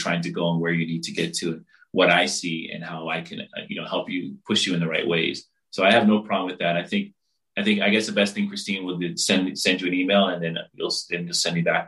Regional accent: Barbados; I'm from the Caribbean, I'm from Barbados, and I see many people do that, take their time piece by piece.

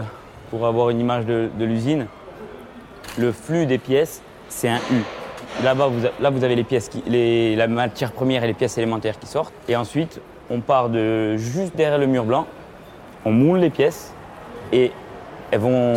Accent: Ajaccio, Corsica, France; donc je suis ajaccien, j'ai grandi à Ajaccio

